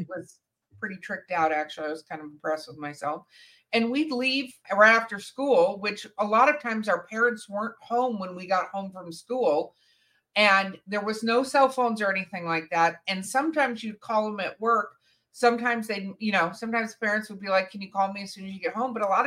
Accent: Hollywood, California, United States; also born or lived in Glendale; I'm going to give my view because I grew up in Hollywood, California, right?

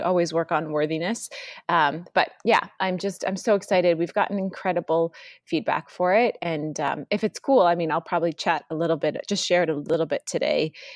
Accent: North Dakota, United States; also born or lived in Washington, D.C. / Los Angeles; And for me, I grew up in North Dakota.

